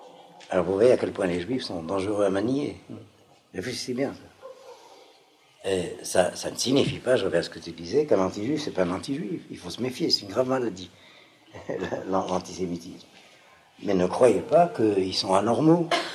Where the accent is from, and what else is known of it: Algeria; accent: Toulouse